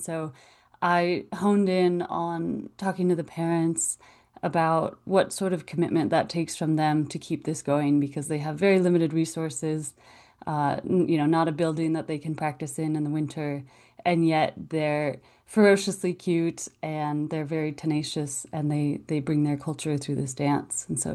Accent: Mount Shasta, California, United States; So I was born and raised in Mount Shasta, California, and I started a documentary series called Shasta Stories around 2021.

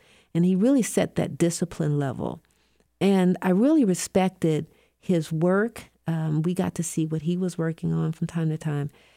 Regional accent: Washington, District of Columbia, United States; I guess I never expected that I'd find this value in my hometown. I took a lot for granted growing up there, even though we had the National Gallery, we had all the Smithsonian's

